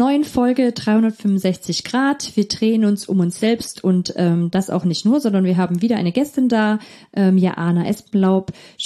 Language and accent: German; Saxony, Germany; Ich bin in der Nähe von Herrnhut aufgewachsen und sehr viel meiner Jugendzeit im Herrnhut verbracht.